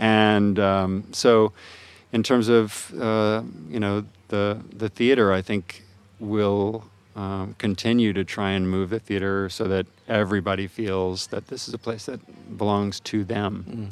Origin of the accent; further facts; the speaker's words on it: Atlanta, Georgia, United States; I grew up in Atlanta, Georgia, and there was a theater there